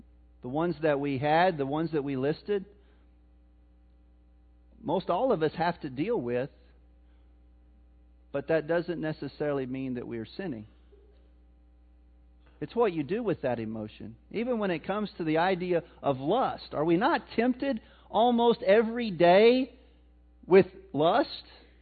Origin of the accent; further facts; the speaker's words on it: Missouri, United States; I'm from Missouri, my bad.